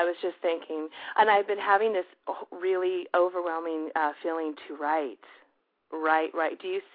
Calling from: Salinas, California, United States; I'm calling from California, Salinas, California.

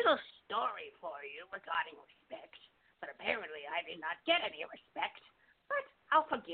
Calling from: California, United States; I'm calling from the land of California, you know.

